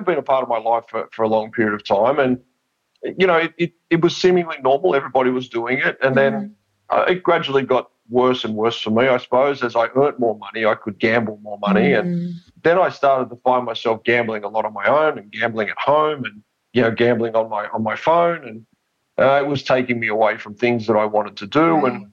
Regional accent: Australia; I'm, you know, obviously my accent, I'm in Australia. It's a gambling culture.

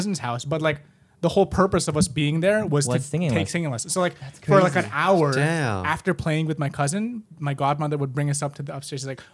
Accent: Philippines; Because I am Filipino.

